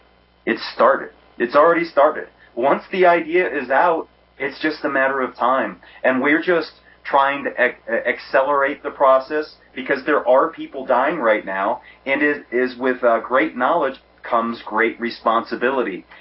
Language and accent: English; Northeast, United States; And I'm from the Northeast, and normally that's all we do is rip on each other.